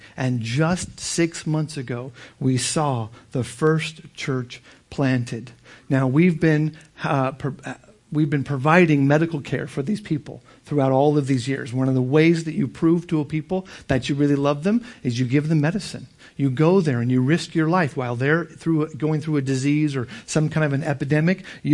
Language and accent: English; California, United States; I'm one person from Southern California that never thought he would ever leave America.